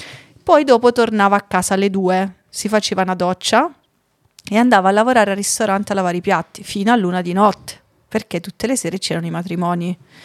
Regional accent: Basilicata, Italy; vengo da Basilicata, così è.

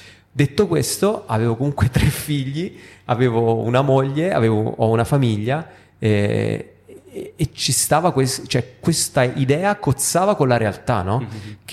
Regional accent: Rome, Lazio, Italy; come romano, diciamo, cioè vivere a Roma con la casa in affitto è sempre stata un po' una follia

